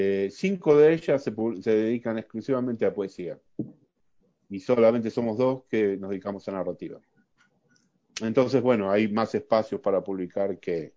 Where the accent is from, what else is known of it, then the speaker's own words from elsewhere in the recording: Argentina; moved away; Sigo siendo argentino, nunca voy a dejar de ser argentino. Pero aquí he crecido en ese sentido de que ya pertenezco a una patria mucho más grande. La patria está en mi idioma ahora